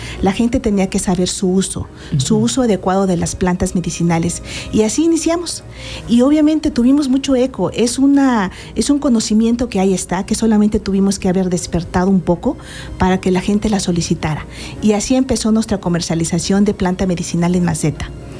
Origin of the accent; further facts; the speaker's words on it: Yautepec, Morelos, Mexico; en Yautepec y tenemos ahí ya unos años. Estamos ahí desde el 2003. Bueno, yo soy originaria de Yautepec.